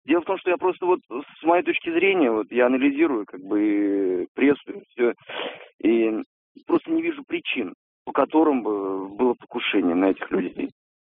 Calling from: Orenburg, Orenburg Oblast, Russia; Я из Оренбурга звоню.

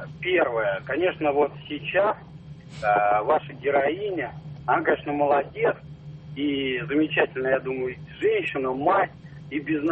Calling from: Moscow, Russia; я из Москвы.

